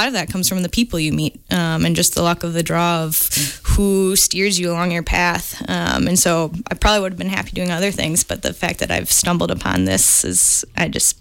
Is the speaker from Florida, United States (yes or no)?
no; Wisconsin, United States; So I'm from Wisconsin, born and raised. My family's kind of in between Madison and Milwaukee. Was raised outside Madison for most of my life. So always knew I wanted to stay in Wisconsin.